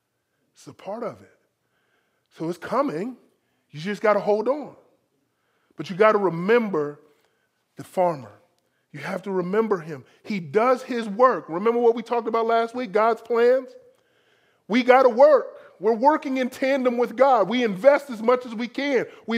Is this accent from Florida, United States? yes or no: yes; Florida, United States; moved away; Now, for me coming back into moving to Maryland, it was very difficult. I'm from Florida. It's sunny all year round.